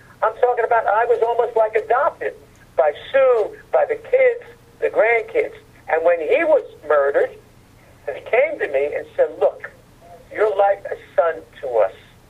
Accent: Philadelphia, Pennsylvania, United States; I grew up in South Philadelphia. My neighbor was Angelo Bruno. His wife grew up in the same town in Italy as my mother. We were paisans.

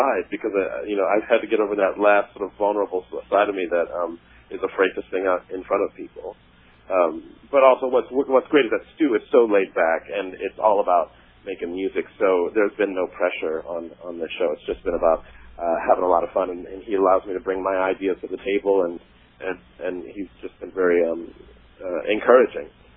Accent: Germany; I grew up in Germany. The kid goes to Germany and play. And I spent a good amount of my years in Germany. My dad was in the military. So I did travel quite a bit.

